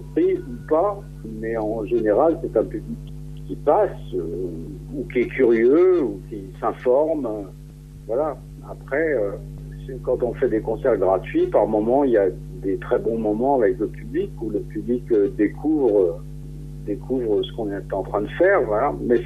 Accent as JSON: {"language": "French", "town": "Paris", "region": "Île-de-France", "country": "France", "tie": "born there", "said": "Je suis français, je suis né à Paris, mais je connais la Bretagne."}